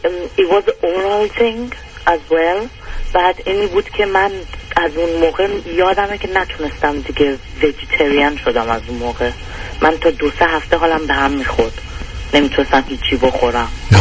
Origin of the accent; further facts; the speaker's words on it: Iran; moved away; ما همه از ایران اومدیم بیرون